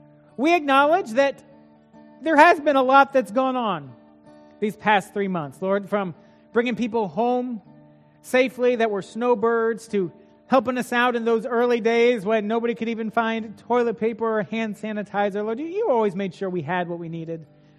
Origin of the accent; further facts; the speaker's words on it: Midwest, United States; I just carried on because I'm a Midwesterner, and that's what we do.